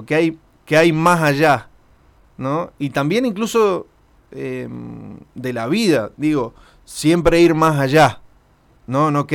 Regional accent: 3 de Mayo, Mendoza, Argentina; soy de acá de La Valle, soy de 3 de Mayo, me crié ahí. No nací acá en La Valle, pero mi abuelo sí. Y mis hermanos todos viven acá. Y bueno, tengo mis mejores amigos acá en La Valle, así que soy lavallino.

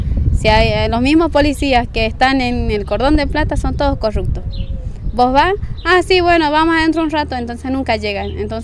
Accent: Bolivia; A la final nosotros somos bolivianos, todos somos hijos bolivianos, de hijos de bolivianos.

